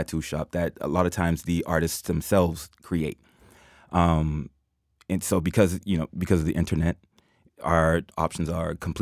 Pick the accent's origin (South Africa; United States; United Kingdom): United States; Boston, Massachusetts; I'm from Boston, Massachusetts, and I've been tattooing for 3 years.